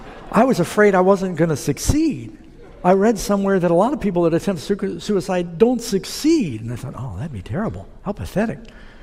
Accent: New York City, New York, United States; also born or lived in Los Angeles; So I was born in L.A., but Mom moved to New York City, and I grew up mostly in Manhattan. And I lived two or three different places in New York City

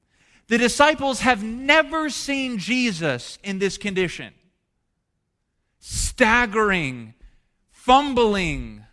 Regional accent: Maryland, United States; I was traveling from Maryland to Nebraska, you know, the middle of nowhere.

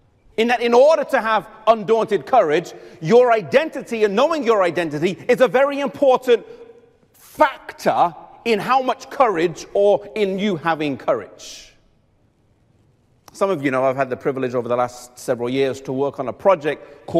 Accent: England, United Kingdom; I come from England, and most English people couldn't tell you anything about any of the English reformers.

